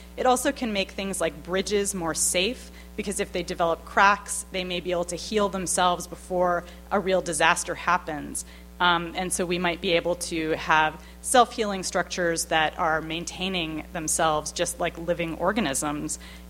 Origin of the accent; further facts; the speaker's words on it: San Francisco, California, United States; that's one thing that I talk about a lot in the book because I'm from San Francisco, where we deal with earthquakes all the time.